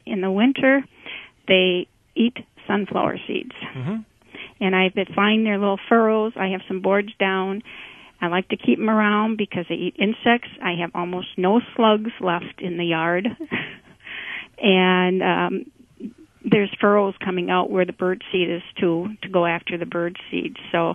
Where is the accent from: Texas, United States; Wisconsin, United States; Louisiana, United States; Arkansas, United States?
Wisconsin, United States; Appleton; There's about a half a dozen of them around Appleton. I'm from Appleton, too.